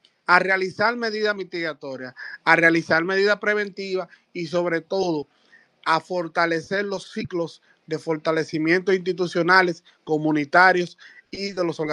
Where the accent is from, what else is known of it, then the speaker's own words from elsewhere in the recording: Dominican Republic; lo que nosotros debemos estar preparados como dominicanos